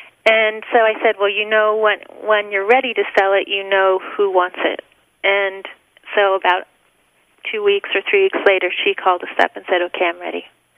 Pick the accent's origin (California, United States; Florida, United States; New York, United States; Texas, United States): California, United States; No, I am from the Bay Area.